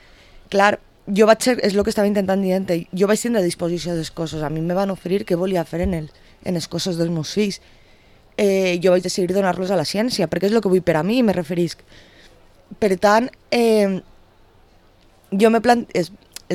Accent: Castellón de la Plana, Valencian Community, Spain; la gent que venim de Castelló quan cridem, tots parlem meravelles de com ens han tractat

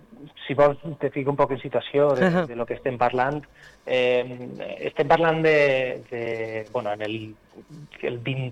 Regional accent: Moncofa, Valencian Community, Spain; també porto molt en el meu cor el poble de Moncofa, no? Jo sempre dic que sempre sóc un enamorat del meu poble

